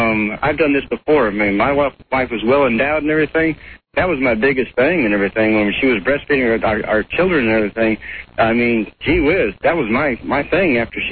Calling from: Clemson, South Carolina, United States; Clemson, South Carolina.

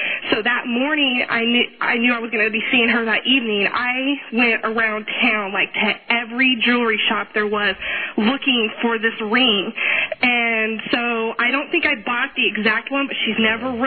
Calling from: Wichita, Kansas, United States; I'm from Wichita.

